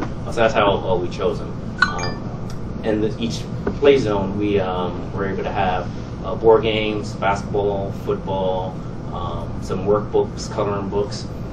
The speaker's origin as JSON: {"language": "English", "town": "New York City", "region": "New York", "country": "United States", "tie": "born or raised there", "said": "I came born and raised in New York City. And in New York City then, they had play streets."}